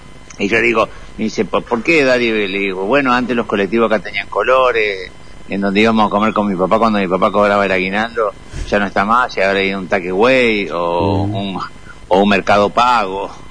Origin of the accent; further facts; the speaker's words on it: Santa Fe, Argentina; now in Buenos Aires, Argentina; Yo soy santafesino, cómico, sabalero y peronista.